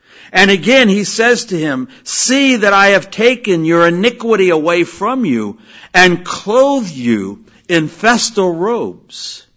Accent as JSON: {"language": "English", "region": "Midwest", "country": "United States", "said": "I'm from the Midwest. You're not."}